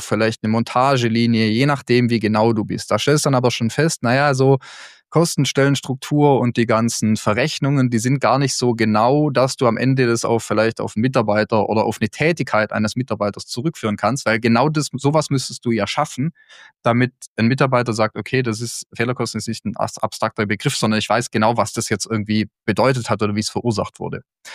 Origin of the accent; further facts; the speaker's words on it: Baden-Württemberg, Germany; ich bin aufgewachsen auf der Schwäbischen Alb, so 100 Kilometer südlich von Stuttgart, da wo wir jetzt sitzen.